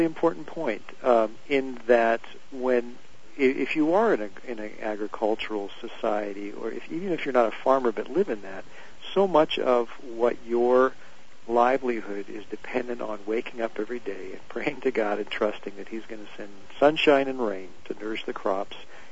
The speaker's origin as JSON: {"language": "English", "town": "Omaha", "region": "Nebraska", "country": "United States", "tie": "born or raised there", "also_born_or_lived": "St. Louis / California", "said": "I was born and raised in the Midwest. I grew up in Omaha, Nebraska"}